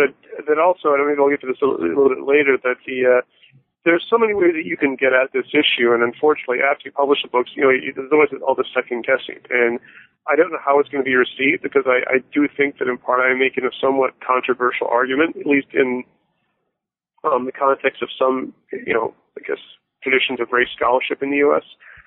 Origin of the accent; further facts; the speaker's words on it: Florida, United States; also born or lived in Toronto, Canada / England / Bahamas; my family moved all over the place when I was young. I was born in Toronto and moved to England and Bahamas, and I grew up in South Florida. I'm the sort of person who doesn't have a real hometown per se